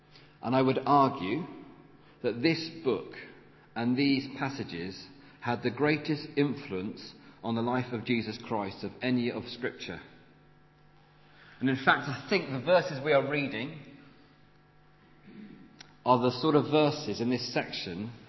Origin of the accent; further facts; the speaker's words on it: Wales, United Kingdom; just as maybe we understand ourselves as Welsh people, and there's a heritage there